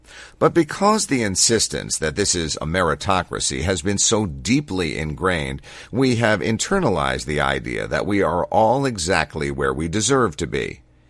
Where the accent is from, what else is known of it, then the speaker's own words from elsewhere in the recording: United Kingdom; now in United States; As a Brit in America, all this star-spangled exceptionalism feels alien.